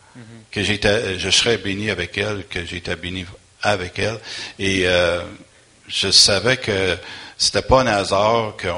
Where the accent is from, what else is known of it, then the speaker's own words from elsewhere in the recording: Montreal, Quebec, Canada; Avant d'aller vers Granby, parce que j'étais de Montréal